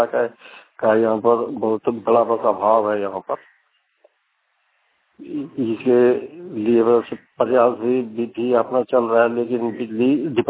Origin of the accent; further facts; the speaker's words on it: Sikaripara, Jharkhand, India; हम सिकारी पाड़ा दुमका से हैं और झारखंड के हैं।